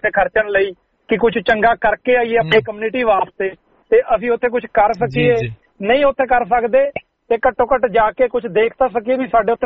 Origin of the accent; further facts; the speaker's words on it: Haryana, India; ਮੈਂ ਹਰਿਆਣੇ ਤੋਂ ਬਿਲੋਂਗ ਕਰਦਾ। ਵੈਸੇ ਮੇਰੇ ਮਿੱਤਰ ਮੈਨੂੰ ਕਹਿੰਦੇ ਰਹਿੰਦੇ ਵੀ ਤੂੰ ਹਰਿਆਣੇ ਦਾ